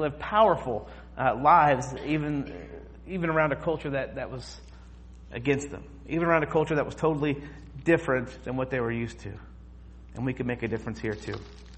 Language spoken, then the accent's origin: English; Henryville, Indiana, United States; my hometown is in Ellisville, Indiana, or I was born and raised in Henryville, Indiana.